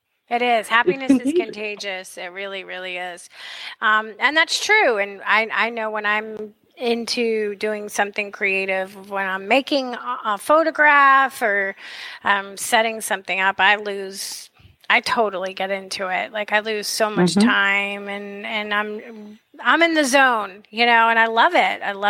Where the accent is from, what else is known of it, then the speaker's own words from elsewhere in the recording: Northeast, United States; born there; I was born in the Northeast. I remember it as a kid.